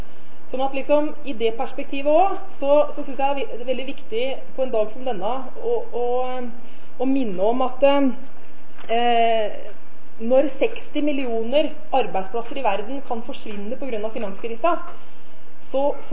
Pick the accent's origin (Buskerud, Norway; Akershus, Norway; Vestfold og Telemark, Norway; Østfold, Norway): Buskerud, Norway; Ådalen; now in Kongsberg, Norway; jeg vokste jo opp i Ådalen på Ringerike, flyttet til Kongsberg når jeg var 19 år.